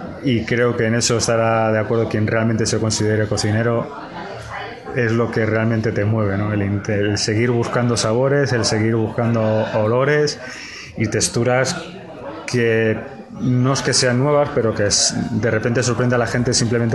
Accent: Madrid, Community of Madrid, Spain; born there; Yo he nacido en Madrid y mi familia proviene de un pueblecito de Toledo.

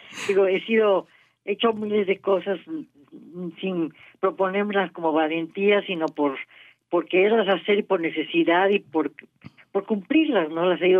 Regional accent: Mexico; Soy además viajera, soy mujer, mexicana, judía.

